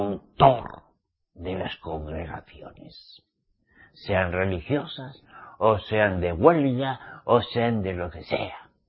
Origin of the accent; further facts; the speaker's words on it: Spain; Jesús, en mi tierra, en España, se llama chuchín.